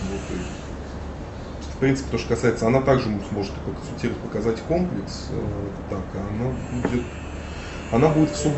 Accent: Saint Petersburg, Russia; я родился и прожил в Красносельском районе, который по соседству 15 лет.

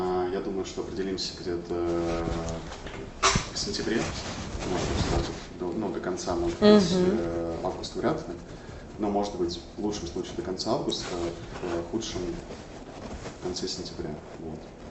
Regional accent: Moscow, Russia; Потому что мы сами из Москвы

